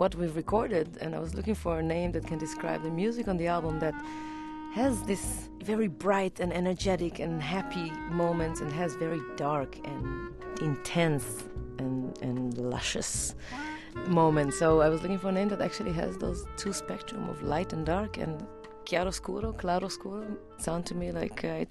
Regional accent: Israel; now in United States; I grew up playing with my brothers, playing with all our friends growing up in Israel. And I never thought of myself as being different until I got to the United States

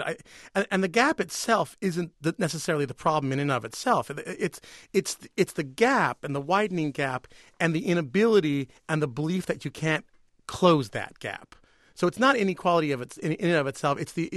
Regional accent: California, United States; I would say, though, as a Californian, that our governor is downwardly mobile at this point.

